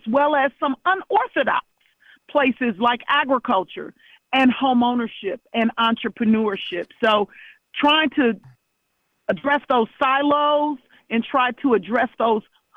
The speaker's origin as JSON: {"language": "English", "town": "Milwaukee", "region": "Wisconsin", "country": "United States", "tie": "born or raised there", "said": "Born and raised in Milwaukee, live on the block I grew up on 15th and Capitol."}